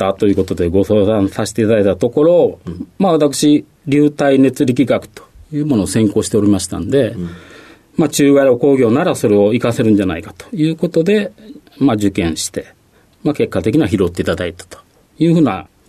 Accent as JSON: {"language": "Japanese", "town": "Sakai", "region": "Osaka", "country": "Japan", "tie": "born there", "said": "大阪府の堺市で生まれました。"}